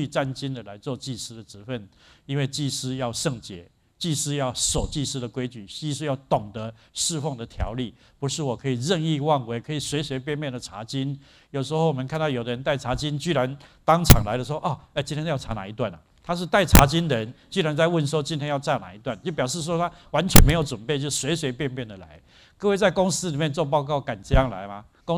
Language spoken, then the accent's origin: Chinese; China; 如果我们中国人只关心中国事，